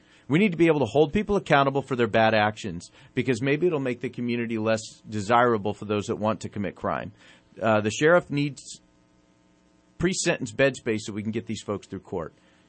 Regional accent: Redding, California, United States; When people ask me where I'm from, I don't say Stockton. I say I'm from Reading. And I say it proudly.

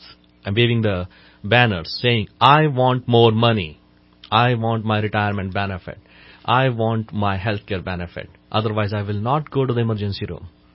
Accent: India; English is a second language; moved away as an adult; I came from India. In my medical school, every year, I'm not exaggerating it, we had at least one strike.

